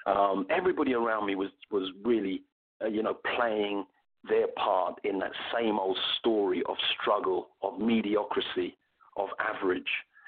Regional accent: Kilburn, London, United Kingdom; Well, originally I'm from London. I'm from a place, I'm not sure if your audience will know this place, but it's called Kilburn in London. It's near, I would say, West Hampstead. It's near places like Wembley.

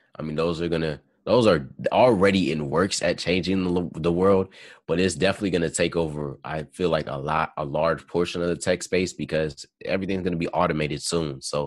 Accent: Chicago, Illinois, United States; I'm from Chicago, so, I mean, that's easy. I was never a Washington Wizards fan because I'm a Bull. I'm from Chicago, so.

